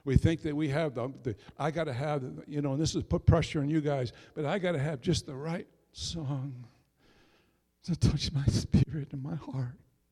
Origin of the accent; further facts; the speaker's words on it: New England, United States; also born or lived in Virginia; Now, when I first came here to New England, well, I'm born and raised in New England, but God sent us to Virginia for 7 years and 8 years, and then we came back